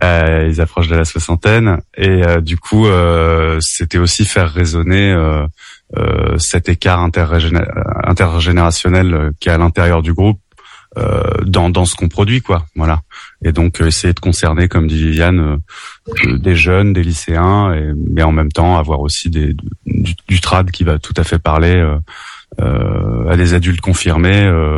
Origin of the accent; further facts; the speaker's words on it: France; l'accordéon qui est typiquement on va dire traditionnel, qui a bien sa place chez nous en France et en Europe.